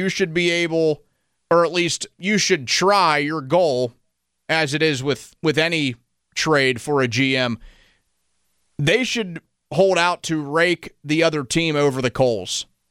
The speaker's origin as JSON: {"language": "English", "town": "Greensburg", "region": "Pennsylvania", "country": "United States", "tie": "born or raised there", "said": "Dave, I appreciate the call, especially anybody who calls in from Greensburg, my hometown."}